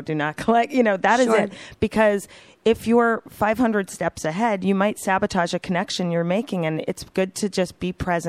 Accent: Toronto, Ontario, Canada; He was kind of the boy next door where I grew up in Toronto.

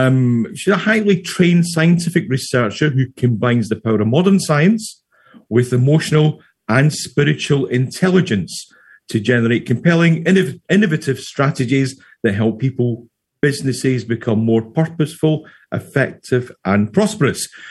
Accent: New York, United States; I'm a New Yorker as well. I've not lost my accent in any way, shape, or form.

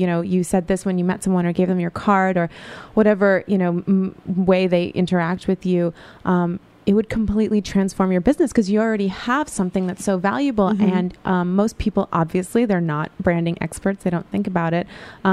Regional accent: New York City, New York, United States; we love Brooklyn and we love to work and I love being productive. I'm from New York City.

